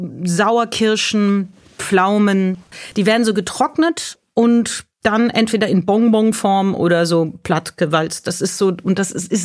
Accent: Bavaria, Germany; ich bin in Bayern aufgewachsen

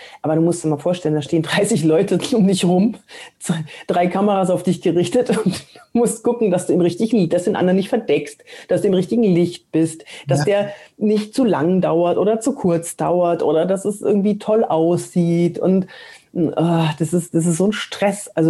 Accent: Cologne, North Rhine-Westphalia, Germany; Ich komme aus Köln

